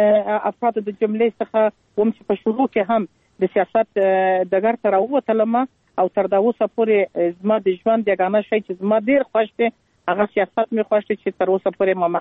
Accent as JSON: {"language": "Pashto", "region": "Kandahar", "country": "Afghanistan", "tie": "born there"}